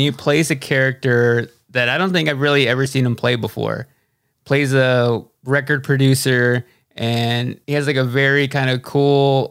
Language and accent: English; Texas, United States; which we are both from Texas.